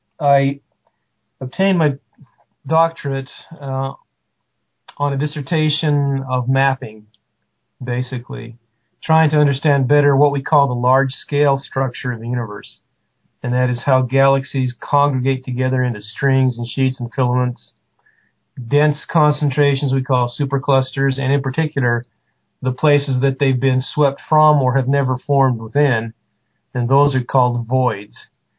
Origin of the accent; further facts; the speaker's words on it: Delta, Utah, United States; Well, I grew up in Delta, Utah, which has incredibly dark skies.